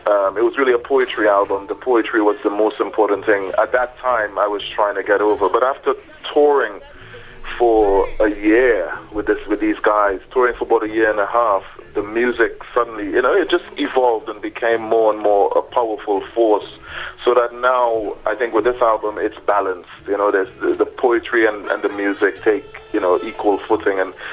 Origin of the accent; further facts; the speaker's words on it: Trinidad & Tobago; For voodoo in itself, you know, growing up in Trinidad, I grew up going to the Baptist church with my grandparents. And the Baptist Church in Trinidad is part of the whole family of African religions in the Caribbean